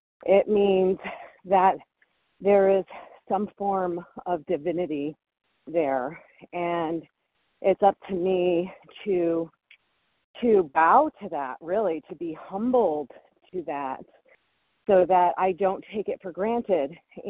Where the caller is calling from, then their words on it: Connecticut, United States; Hi, this is … in Connecticut, and I am a recovering compulsive overeater.